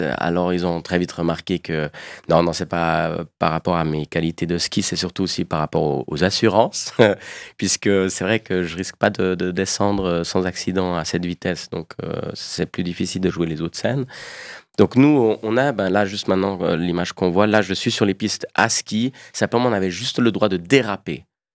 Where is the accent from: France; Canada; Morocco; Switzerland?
Switzerland; Neuchâtel; also born or lived in Basel; je me considère, entre guillemets, citoyen du monde, mais je suis né à Bâle. Une fois de plus, je ne viens pas d'Andermatt. J'ai grandi principalement à Neuchâtel, donc je me sens aussi francophone et neuchâtelois.